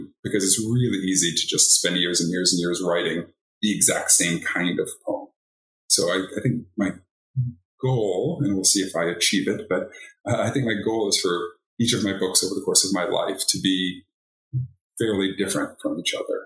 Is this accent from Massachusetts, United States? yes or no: yes; Boston, Massachusetts, United States; now in Oregon, United States; I'm from the East Coast, from Boston. And until I moved to Oregon about 10 years ago